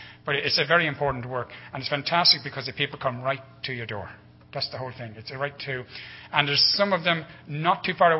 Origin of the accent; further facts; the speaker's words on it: Ireland; and I'm an Irish mission worker in Arklow.